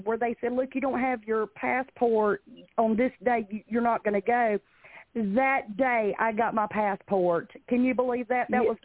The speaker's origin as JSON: {"language": "English", "town": "Packlet", "region": "South Carolina", "country": "United States", "accent": "Southern", "said": "I am from a little bitty town called Packlet in South Carolina."}